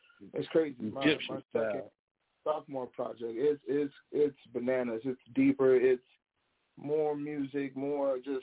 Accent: Chicago, Illinois, United States; I grew up in Chicago, and Chicago, all the artists out there is about telling a story, just how you grew up and how you seen it

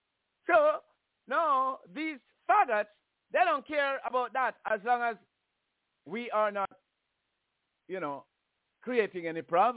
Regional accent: Jamaica; born there; they're giving us their disease from long before I was born in Jamaica.

